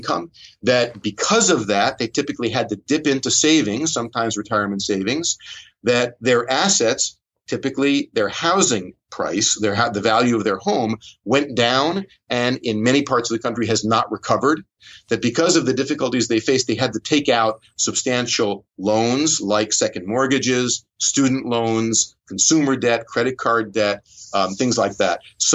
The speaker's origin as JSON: {"language": "English", "region": "New York", "country": "United States", "said": "and I'm a New Yorker, so it's not like I resent the fact that New York is booming."}